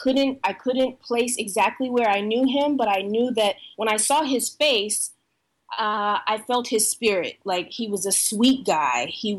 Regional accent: Tulsa, Oklahoma, United States; I heard about the shooting in Tulsa, my hometown

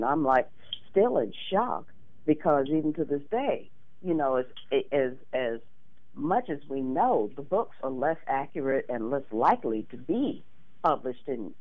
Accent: Indiana, United States; born there; I was born in a small town in Indiana, spent the first years there, and then mov

